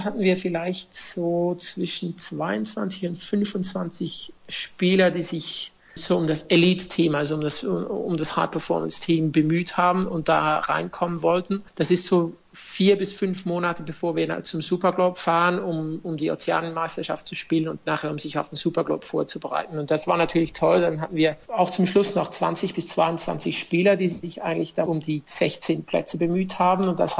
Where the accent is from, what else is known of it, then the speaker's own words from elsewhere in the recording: Zofingen, Aargau, Switzerland; ich bin in einem kleinen Ort aufgewachsen, wo Handball die Nummer 1 war, in Zofingen.